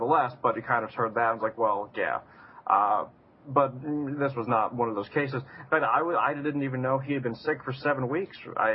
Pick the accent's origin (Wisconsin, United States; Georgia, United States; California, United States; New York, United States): New York, United States; I'm a jaded New Yorker where there's, what, 500 superheroes come from New York?